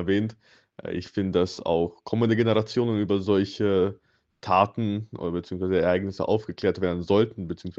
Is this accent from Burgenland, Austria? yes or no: yes; Oberwart, Burgenland, Austria; ich wurde ja in Oberwart geboren und wohne ja auch schon mein ganzes Leben hier in Oberwart.